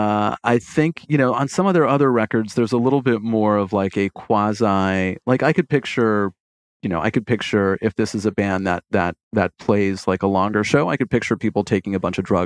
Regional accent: Brazil; my home country of Brazil

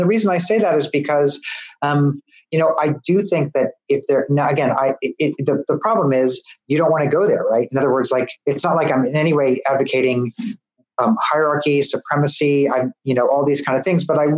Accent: Midwest, United States; I'm a Midwesterner.

